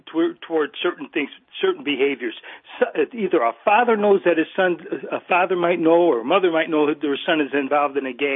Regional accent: Chicago, Illinois, United States; You know, I'm from Chicago originally. We deal every day with shootings.

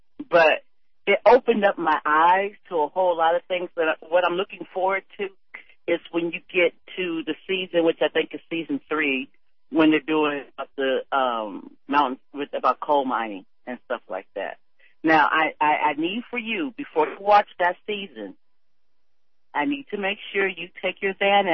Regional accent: United States; well, I'm an American of slave descent. oh, are you afraid, are you ashamed of being from Africa? I said, no, but I'm not from Africa.

